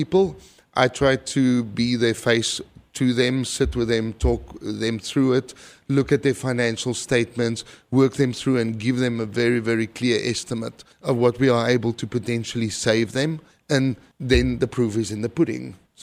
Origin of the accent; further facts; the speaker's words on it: South Africa; now in Arizona, United States; Growing up in South Africa, you know, animals are very, very close to my heart.